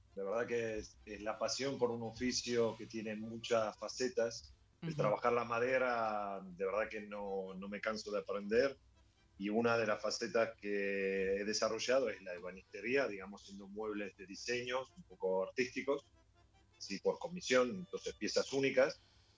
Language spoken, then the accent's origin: Spanish; Córdoba, Argentina; also born or lived in Italy; yo soy cordobés, de barrio Alberdi, solo que en una de nuestras tantas crisis, mi viejo era tano, así que decidieron llevarnos a Italia con mis hermanas